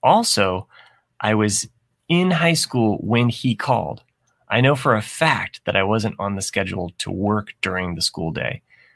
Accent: Monson, Massachusetts, United States; I grew up in Munson.

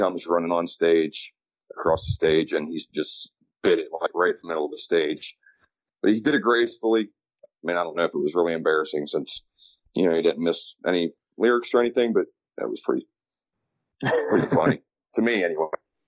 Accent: Ohio Valley, United States; I have I'm from the Ohio Valley too, so there's venues down there.

